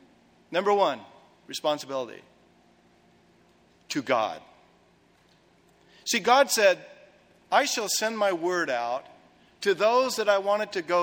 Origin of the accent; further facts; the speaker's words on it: United States; I can speak as an American, because I am and I love my country and my fellow countrymen.